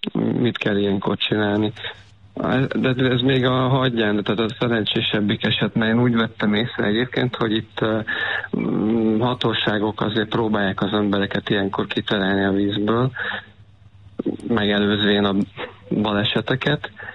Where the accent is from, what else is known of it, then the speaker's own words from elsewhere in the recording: Lake Balaton, Hungary; Én a Balatonnál nőttem fel. Nagyjából egy 30 évet éltem ott a közelében. De visszajárunk minden évben.